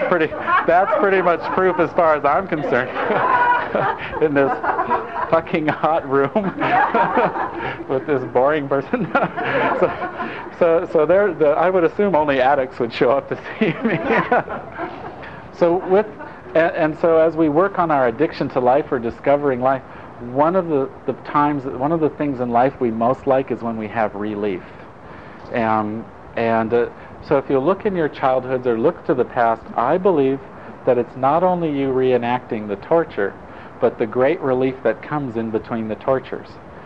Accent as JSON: {"language": "English", "country": "Italy", "tie": "born or raised there", "said": "I grew up in Italy, or Europe, and in general, Italy primarily."}